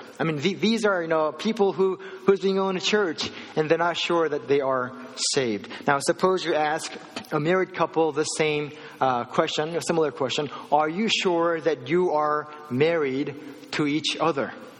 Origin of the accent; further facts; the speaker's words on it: United States; because I grew up here in the States and she grew up in South Korea.